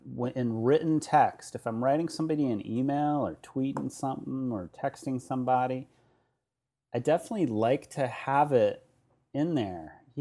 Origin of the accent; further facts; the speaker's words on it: San Francisco, California, United States; I'm not from San Francisco anymore.